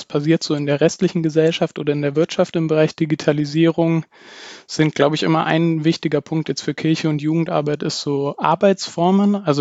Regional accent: Bavaria, Germany; Ich komme ursprünglich aus dem Dekanatsbezirk Aldorf in Bayern, bei Nürnberg

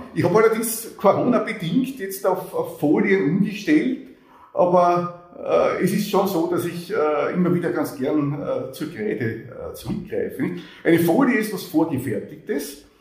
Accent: Styria, Austria; hierher gekommen an die Montanuniversität zurück in meine Heimatstadt. Und ich lebe jetzt, ich weiß nicht, sind es 100 Meter oder 150 Meter entfernt von der Wohnung, wo ich als kleines Kind gelebt habe.

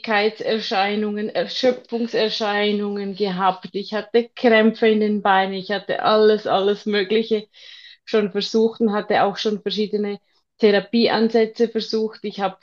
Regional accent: Switzerland; Ja, wie man schon hört, ich komme aus der Schweiz. Bin 40 Jahre alt.

